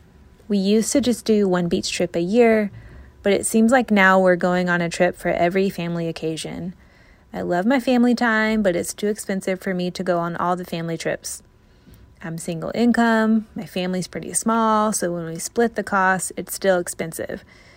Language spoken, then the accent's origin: English; North Carolina, United States; from North Carolina.